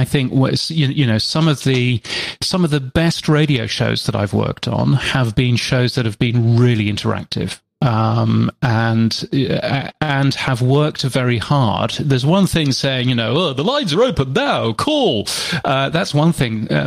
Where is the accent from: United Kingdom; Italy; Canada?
United Kingdom; now in Australia; I come at this as a Brit that now lives in Australia.